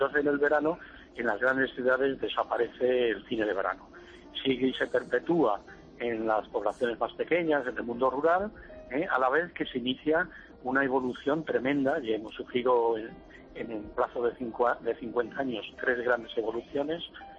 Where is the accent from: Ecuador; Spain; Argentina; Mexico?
Spain; Extremadura; El cine en verano en mi pueblo, yo nací en el 45, o sea que ya os podéis suponer, la Lola de los Puertos la vi en cine de verano.